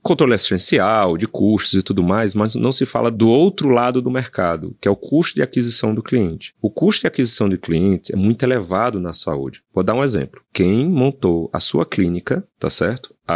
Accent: Ceará, Brazil; lá no Ceará, onde eu fui criado

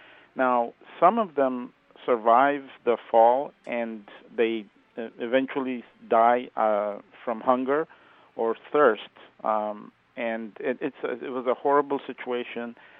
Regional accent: Ethiopia; Yes, sir. I'm originally from Ethiopia.

